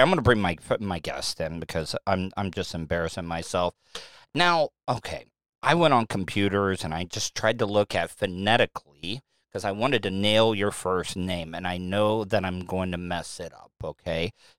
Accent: Florida, United States; Oh, living here in Florida, like when I tell people, oh yeah, I'm born and raised in Florida.

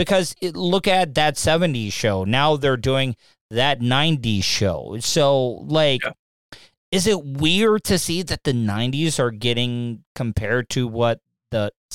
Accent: Florida, United States; growing up in Florida, country music.

